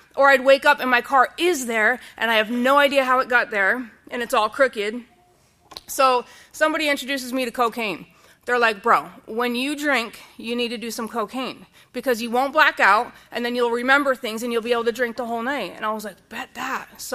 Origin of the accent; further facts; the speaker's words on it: Little Compton, Rhode Island, United States; So I grew up in Little Compton, Rhode Island, with an alcoholic mom and dad.